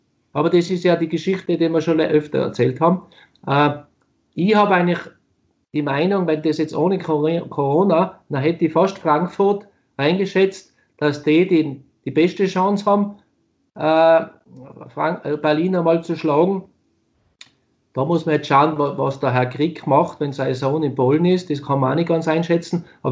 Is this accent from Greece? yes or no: no; Austria; ich bin ein Österreicher, der es geschafft hat, in Deutschland zu spielen.